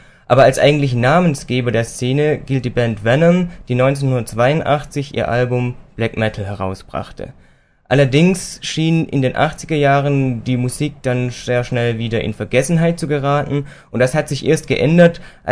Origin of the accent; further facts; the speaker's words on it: Cologne, North Rhine-Westphalia, Germany; ich komme aus Köln